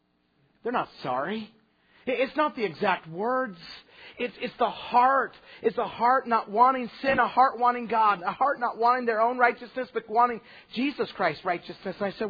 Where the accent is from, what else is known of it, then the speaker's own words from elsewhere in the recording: Twin Falls, Idaho, United States; I grew up in Twin Falls, Idaho. I went back and I preached my home church.